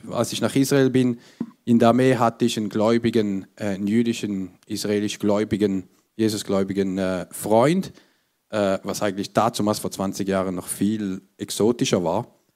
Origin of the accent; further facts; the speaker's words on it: Switzerland; wie ihr wahrscheinlich von meinem Akzent hört, ich bin im Zentrum der Welt aufgewachsen, in der Schweiz.